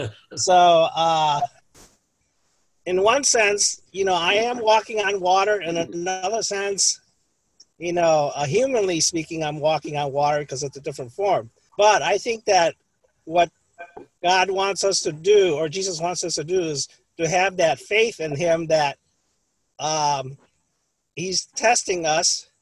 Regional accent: Michigan, United States; Because, you know, I'm from the Midwest. I'm from Michigan.

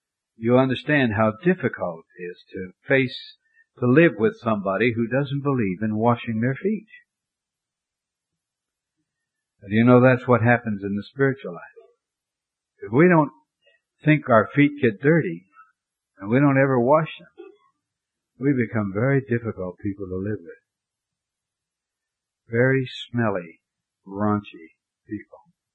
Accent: Montana, United States; I grew up in Montana where in the cold, cold winters, it was very, very difficult taking bath.

